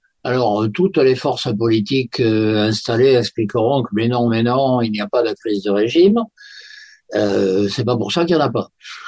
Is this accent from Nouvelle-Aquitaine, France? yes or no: no; Marseille, Provence-Alpes-Côte d'Azur, France; je suis Marseillais. Ça, c'est pour moi fondamental. Et que donc, en tant que provençal